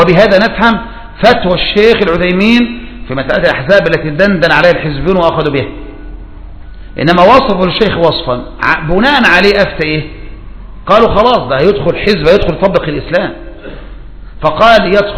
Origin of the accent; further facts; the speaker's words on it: Egypt; طبعا هذا الباب راح من 3 سنين عندنا في مصر